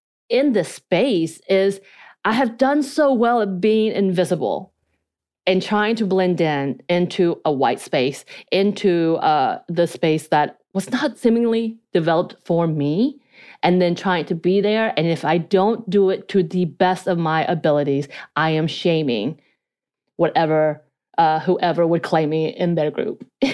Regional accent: Georgia, United States; accent: North Georgia mountain; I then had a North Georgia mountain accent on top of my Korean accent, which helped develop my pronunciation inabilities

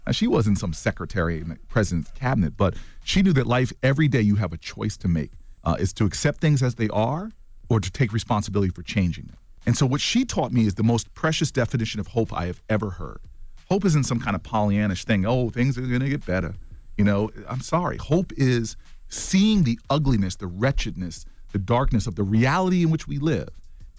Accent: United States; One of my favorite moments as an American, this is one of my favorite moments as an American

